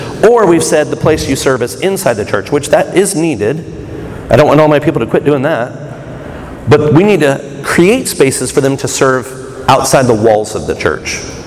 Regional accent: Kansas City, Missouri, United States; So I'm from Kansas City.

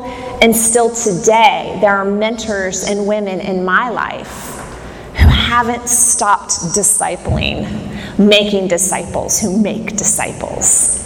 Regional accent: Ohio, United States; I'm born and raised in Southwest Ohio on the district there.

